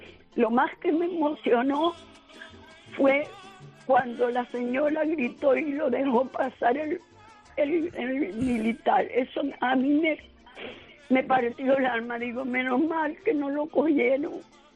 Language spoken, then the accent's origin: Spanish; Canary Islands, Spain; moved away; also born or lived in Venezuela; viví 30 años allá, soy canaria venezolana, española